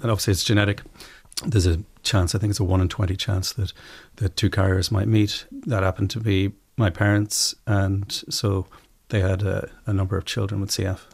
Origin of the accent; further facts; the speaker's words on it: Strabane, Northern Ireland, United Kingdom; also born or lived in Borneo, Malaysia; I was born in Borneo in Malaysia. My parents were working out there, and then we moved to Strabane.